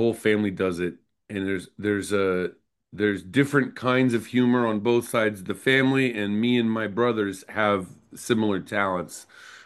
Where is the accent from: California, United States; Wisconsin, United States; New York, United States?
California, United States; Los Angeles; accent: Georgia; also born or lived in Atlanta, Georgia; Well, I grew up in Atlanta, Georgia, but we moved to Los Angeles, California, right before I turned 10 years old. And so, I went through puberty in California. So when I moved to California, I had like a little Georgia accent, and it just like went away